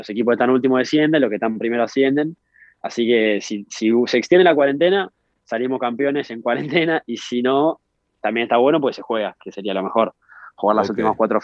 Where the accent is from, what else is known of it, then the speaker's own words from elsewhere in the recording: Argentina; yo siendo argentino o ellos mismos siendo neozelandeses, hay que pagarlo y es caro. Y bueno, eso en nuestro país, por suerte, no es, es público y gratuito.